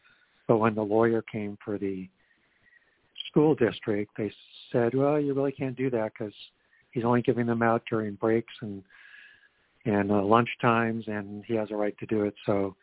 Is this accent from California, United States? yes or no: yes; Redding, California, United States; now in Santa Cruz, United States; And I grew up in Redding, which is a small town in Northern California, which is mostly with a lumber mill